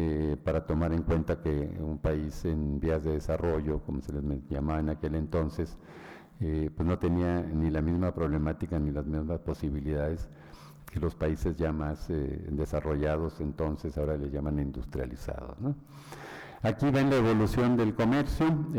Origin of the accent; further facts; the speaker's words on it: Mexico; Yo soy mexicano, ¿eh?